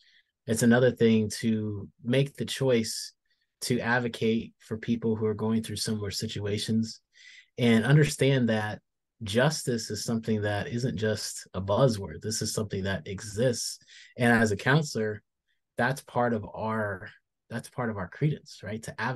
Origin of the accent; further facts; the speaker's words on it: Arizona, United States; I've had situations growing up in Arizona where I've had folks absolutely display microaggressions.